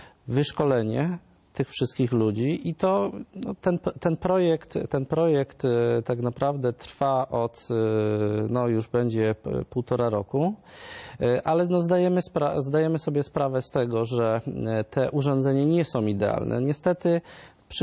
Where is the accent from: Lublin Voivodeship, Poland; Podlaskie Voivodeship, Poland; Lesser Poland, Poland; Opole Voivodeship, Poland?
Lesser Poland, Poland; now in Warsaw, Poland; ja pochodzę akurat spod Krakowa, ale w tej chwili mieszkam oczywiście też w Warszawie